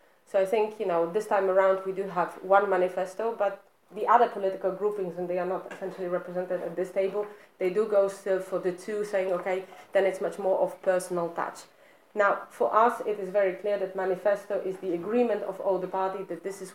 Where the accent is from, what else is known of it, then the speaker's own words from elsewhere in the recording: Poland; English is a second language; I mean, I come from Poland, so don't make mistake about that.